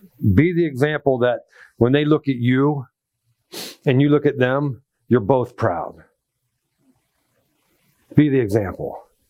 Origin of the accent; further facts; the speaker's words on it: Ohio, United States; we lived in North Carolina at the time, and we're both originally from Ohio.